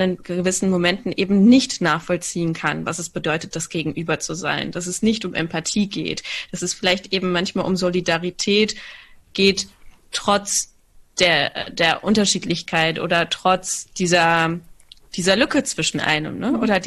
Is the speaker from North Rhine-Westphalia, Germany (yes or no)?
yes; Cologne, North Rhine-Westphalia, Germany; ich bin ja in Köln aufgewachsen, also ich bin mit Karneval auf die Welt gekommen gefühlt.